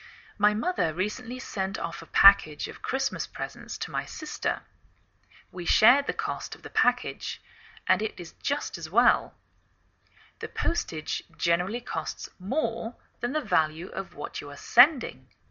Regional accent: England, United Kingdom; now in United States

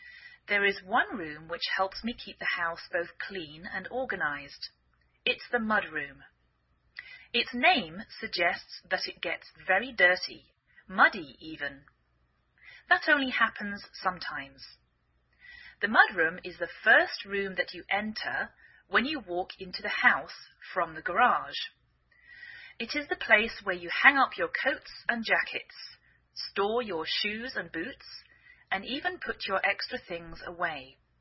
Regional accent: England, United Kingdom; now in United States

